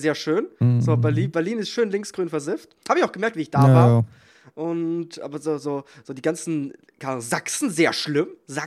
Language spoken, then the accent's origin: German; Austria; ich als Österreicher brauche da, glaube ich, kein großes Fass aufmachen